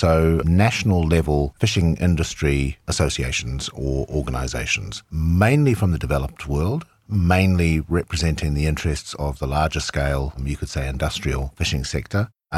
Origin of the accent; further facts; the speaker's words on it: New Zealand; in the Southern Pacific, where I come from New Zealand and in Australia